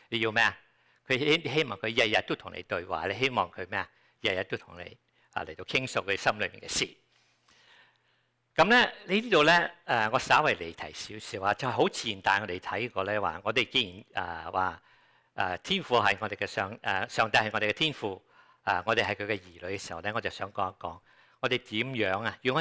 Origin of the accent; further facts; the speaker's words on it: China; 我哋中國人咧就分祖父同外祖父嘅